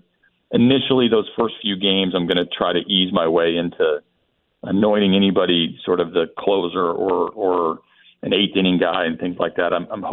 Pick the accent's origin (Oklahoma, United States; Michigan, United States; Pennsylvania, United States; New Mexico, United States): Oklahoma, United States; I grew up in Oklahoma, so I've always loved